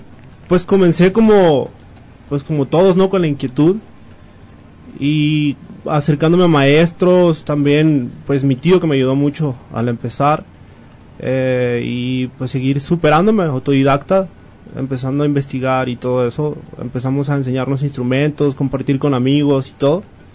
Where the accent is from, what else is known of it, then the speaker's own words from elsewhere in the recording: Unión de Tula, Jalisco, Mexico; Soy originario de Unión de Tula, aquí cerquita de Autlán.